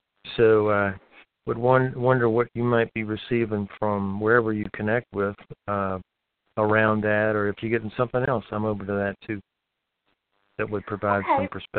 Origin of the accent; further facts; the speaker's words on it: Richmond, Virginia, United States; Yeah, I'm actually from Richmond, Virginia, but I've traveled a lot and ended up here.